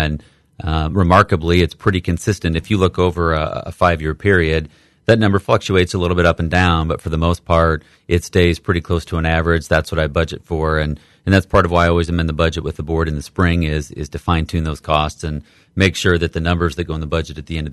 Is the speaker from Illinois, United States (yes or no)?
yes; Bloomington, Illinois, United States; I'm from Bloomington Normal myself, so ISU is a teaching school